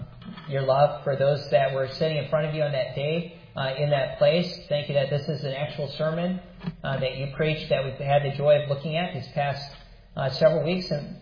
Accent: Wisconsin, United States; born or raised there

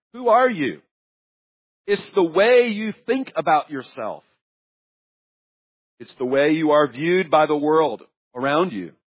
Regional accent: Kansas City, United States; now in Florida, United States; I'm from Kansas City. I identify with certain sports teams.

